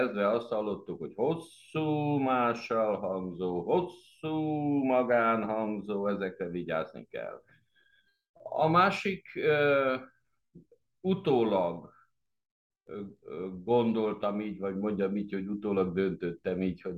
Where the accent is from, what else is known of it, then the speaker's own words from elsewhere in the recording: Hunedoara County, Romania; én a Zsírvölgyében születtem, ott nőttem fel, ott is érettségiztem. A szüleim nem zsírvölgyiek, hanem oda kerültek az 50-es években